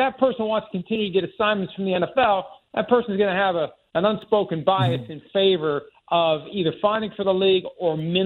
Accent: Wisconsin, United States; now in Pittsburgh, United States; even though I live in Pittsburgh and I grew up in Wisconsin

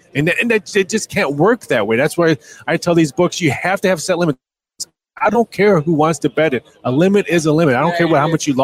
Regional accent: Chicago, Illinois, United States; But born and raised in Chicago, season ticket holder for the Bulls.

